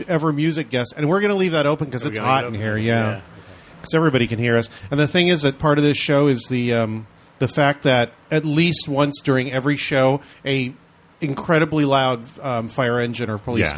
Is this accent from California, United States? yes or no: yes; San Diego, California, United States; I came from San Diego listening to, you know … all that. Then I came up here, and of course, nobody at USC listened to any of that stuff.